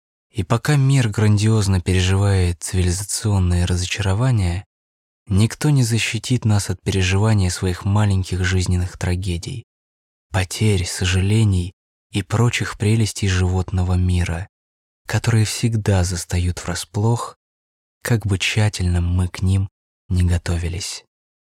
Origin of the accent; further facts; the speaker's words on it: Oryol, Oryol Oblast, Russia; А еще это небольшой оммаж моему родному городу Орлу, его летним закатом и очень редко, но случающимся только там маленьким человеческим чудесам.